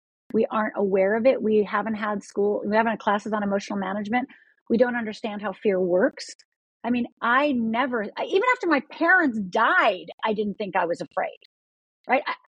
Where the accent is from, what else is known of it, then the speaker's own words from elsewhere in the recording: Michigan, United States; I'm Finnish. I grew up in Upper Michigan.